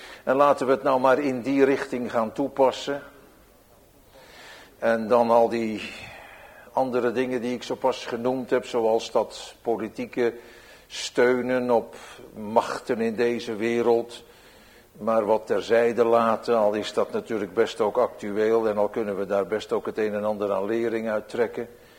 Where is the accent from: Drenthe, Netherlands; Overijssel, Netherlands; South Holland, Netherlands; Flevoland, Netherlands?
South Holland, Netherlands; Rotterdam; born there; Ik had het over Rotterdam en ik heb dat alles meer gezegd in mijn geboortestad.